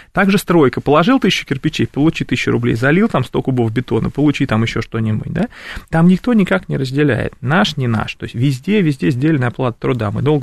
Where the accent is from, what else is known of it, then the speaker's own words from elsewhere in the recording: Moscow Oblast, Russia; Я из Подмосковья.